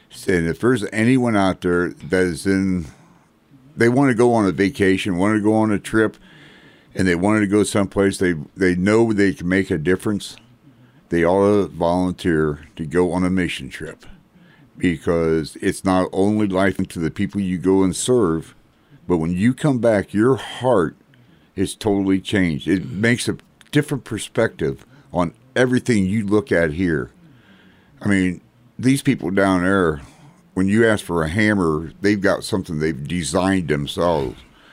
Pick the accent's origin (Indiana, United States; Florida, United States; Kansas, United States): Kansas, United States; Well, I tell you what, I've lived here for 58 years. I was born here in Wyandotte County, and I've never really went anywhere outside of the United States